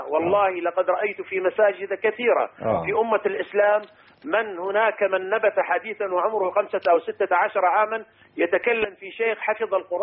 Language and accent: Arabic; Iraq; now in Dubai, United Arab Emirates; وأنا أخوكم من العراق في دبي